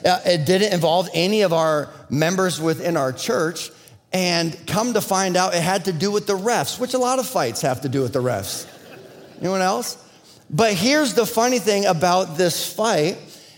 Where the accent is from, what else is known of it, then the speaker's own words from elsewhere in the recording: Minnesota, United States; I'm coming from Minnesota, the hockey state, where you could have the best basketball team in the state, but people would be going to the hockey team game over any basketball game.